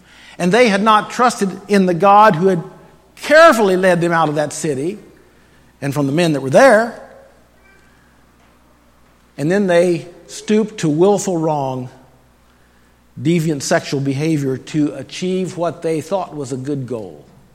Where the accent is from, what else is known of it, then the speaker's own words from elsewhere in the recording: Harrisonburg, Virginia, United States; I grew up in Harrisonburg, Virginia area. My parents had lived in that community for generations, which meant that I was related to lots of people there.